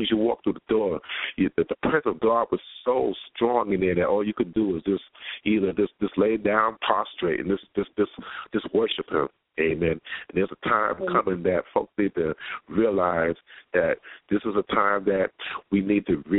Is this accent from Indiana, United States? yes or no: no; New York, United States; now in Florida, United States; I know a life of living in Florida for over 13 years. I'm originally from New York, so I know a lot of pastors and preachers out there.